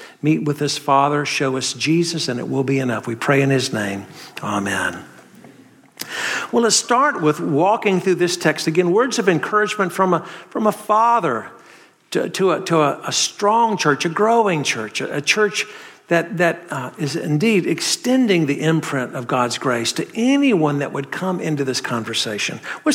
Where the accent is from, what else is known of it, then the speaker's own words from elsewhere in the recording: North Carolina, United States; accent: North Carolina; I'm a Southerner. You can tell from this North Carolina accent, part of the country, if not world, I come from.